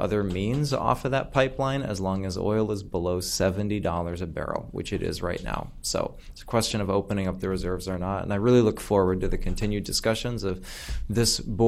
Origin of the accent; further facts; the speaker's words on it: Minneapolis, Minnesota, United States; I'm from Minneapolis.